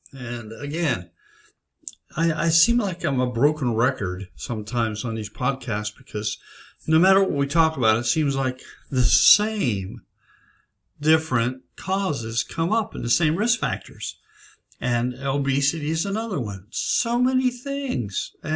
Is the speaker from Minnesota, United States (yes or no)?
no; Pennsylvania, United States; I used to live in Pennsylvania. I was born and raised in Pennsylvania.